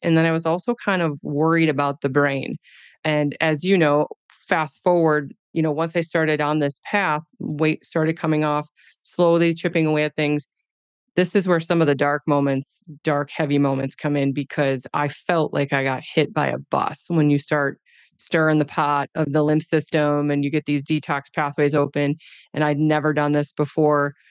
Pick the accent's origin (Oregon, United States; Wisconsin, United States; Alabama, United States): Wisconsin, United States; Now, I'm from Wisconsin, so I'm very familiar with traditional sauna, traditional heat